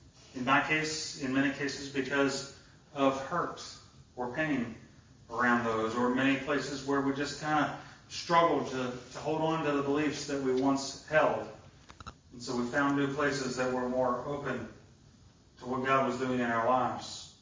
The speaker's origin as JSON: {"language": "English", "town": "Baltimore", "region": "Maryland", "country": "United States", "tie": "born or raised there", "said": "I remember talking to a nun at the church I grew up in Baltimore."}